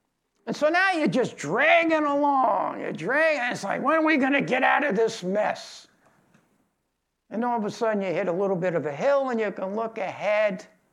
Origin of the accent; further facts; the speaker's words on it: Brooklyn, New York, United States; also born or lived in Long Island; You know, I was brought up in Brooklyn and moved to Long Island, and between Long Island and Brooklyn was the Bell Parkway.